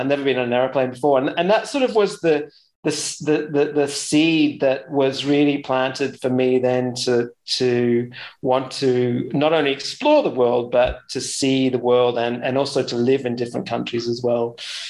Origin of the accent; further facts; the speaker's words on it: Brisbane, Queensland, Australia; accent: Australian; now in London, United Kingdom; I probably lost it having lived in London for such a long time. However, I'm from the Gold Coast, born and bred in Brisbane. Grandparents were farmers.